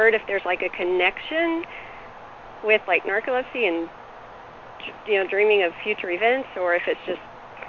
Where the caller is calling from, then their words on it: Forest Grove, Oregon, United States; I'm calling from Forest Grove, Oregon.